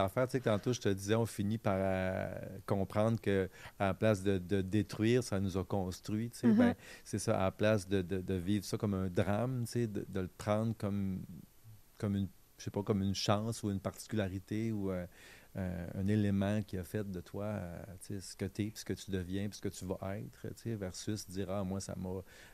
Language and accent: French; Quebec City, Quebec, Canada; born there; où je suis né, à Québec, à la Miséricorde, là, c'était les Sœurs du Bon Pasteur. C'était sur le chemin Sainte-Foy, c'est ce qui est aujourd'hui la Cité Verte.